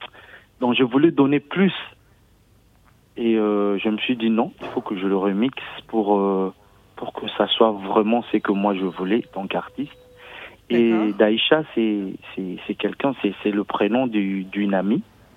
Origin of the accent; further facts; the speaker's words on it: DR Congo; Mais comme je suis congolais au pays